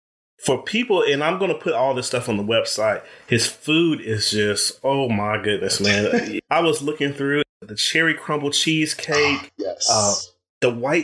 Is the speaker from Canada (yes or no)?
no; Ohio, United States; I'm from the Midwest too, man, and my grandparents, one part of them from Carolina, the other part from Kentucky, but yeah, I was raised in Ohio